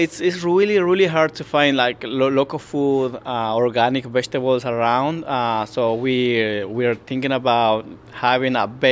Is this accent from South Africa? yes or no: no; Guatemala; moved away as an adult; now in Hadley, United States; So, you know, I grew up in Guatemala. I came here when I was like 18 years old.